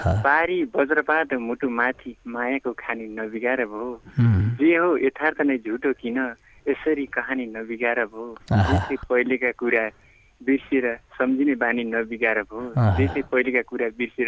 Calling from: Chaukune, Karnali Province, Nepal; हजुर चौकुनी गाउँपालिका आठ गुटीदेखि

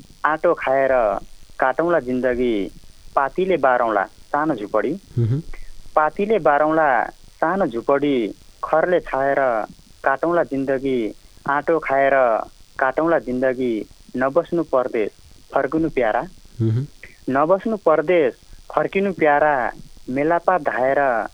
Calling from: Thakurbaba, Lumbini Province, Nepal; हजुर म बर्दियादेखि

